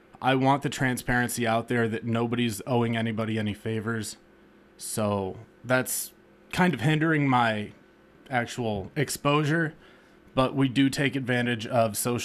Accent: Washington, United States; I'm 26 years old, born and raised in Washington. I've lived in the county my entire life.

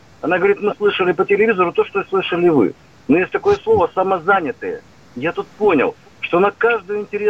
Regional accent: Odesa, Odesa Oblast, Ukraine; now in Lyubertsy, Russia; Я здесь живу уже 7 лет, а родом я из Одессы.

